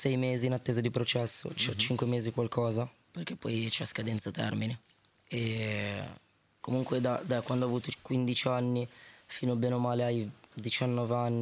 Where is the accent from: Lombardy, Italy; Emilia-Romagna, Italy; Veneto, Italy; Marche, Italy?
Emilia-Romagna, Italy; Bologna; born there; Allora, nasco a Bologna nel 2001 e famiglia, nel senso, non abbiamo mai avuto tanto